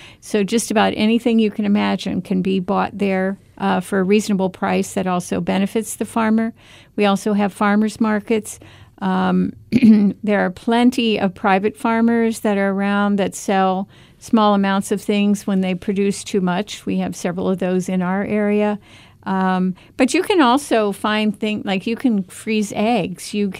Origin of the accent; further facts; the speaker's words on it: Ohio, United States; which we're from Ohio, so I always think we all eat a lot of soup once the weather's a little cold.